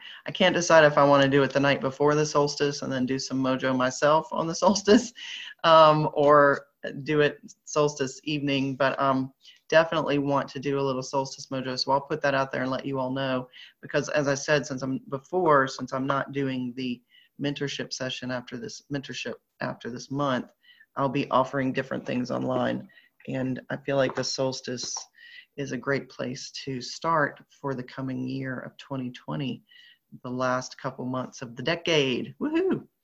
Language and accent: English; the South, United States; accent: Southern; Dijual Cool, that's my southern accent trying to say an Asian word.